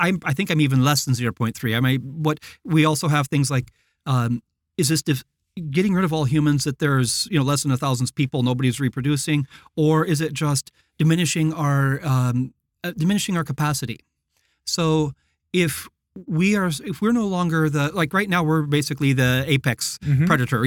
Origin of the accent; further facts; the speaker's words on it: United States; now in Romania; Yeah, I'm from States.